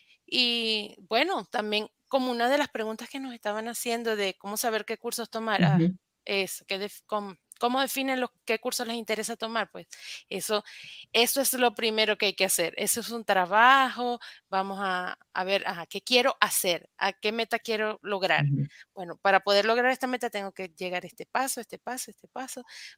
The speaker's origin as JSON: {"language": "Spanish", "town": "Maracaibo", "region": "Zulia", "country": "Venezuela", "lives_now": "Medellín, Colombia", "said": "Soy de Maracaibo, Venezuela, y estoy en Medellín."}